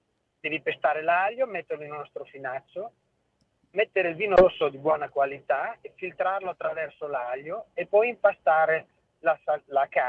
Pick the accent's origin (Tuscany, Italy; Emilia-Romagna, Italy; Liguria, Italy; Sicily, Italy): Emilia-Romagna, Italy; Bologna; davanti a tutto ammetto che sono di Bologna, sono qui da 4 anni